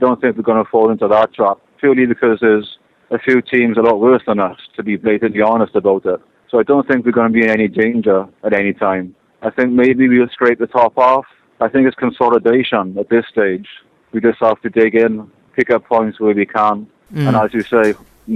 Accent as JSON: {"language": "English", "region": "Wales", "country": "United Kingdom", "said": "You know, playing in red isn't such a bad thing, especially being Welsh, just our national colour."}